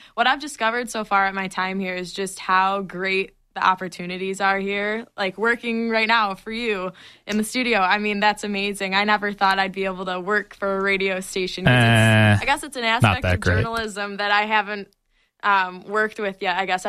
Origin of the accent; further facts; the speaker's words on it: Milford, Michigan, United States; I'm from Milford, Michigan, so in the metro Detroit area, an hour northwest.